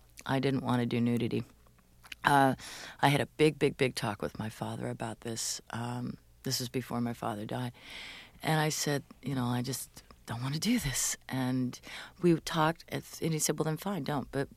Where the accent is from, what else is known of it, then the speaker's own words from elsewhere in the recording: Tacoma, Washington, United States; also born or lived in Silver Spring, Maryland; I didn't grow up in New York. I grew up in Tacoma, Washington. I also grew up in Silver Spring, Maryland.